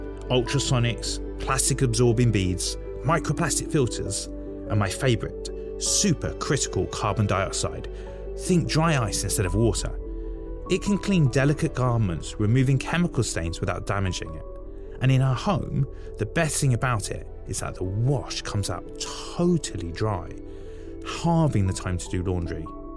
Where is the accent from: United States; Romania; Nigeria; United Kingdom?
United Kingdom; London; I'm originally from London. I'm only pretending to live in Yorkshire.